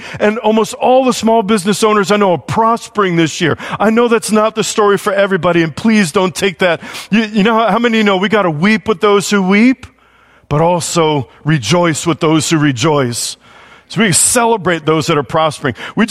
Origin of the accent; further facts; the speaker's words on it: New York City, New York, United States; Now, I'm from New York. I grew up 5 miles from Wall Street.